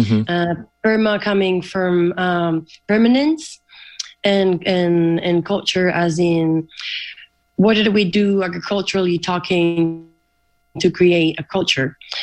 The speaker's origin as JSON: {"language": "English", "country": "Spain", "moved": "as an adult", "lives_now": "Australia", "said": "Well, I'm originally from Spain, like a lot of the community know"}